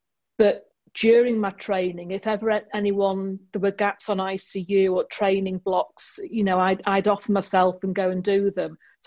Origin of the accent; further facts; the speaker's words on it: North West England, United Kingdom; also born or lived in Leeds; So I was brought up on the Wirral.